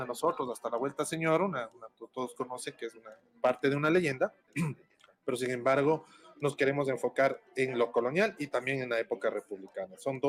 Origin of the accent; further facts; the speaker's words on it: Quito, Pichincha, Ecuador; a nosotros como quiteños le estamos explotando de mejor manera